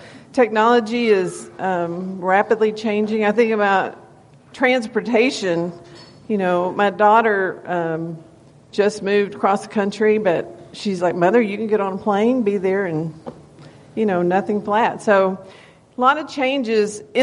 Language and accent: English; Bangs, Texas, United States; I'm from Bangs, been there a long time, been a Christian all my life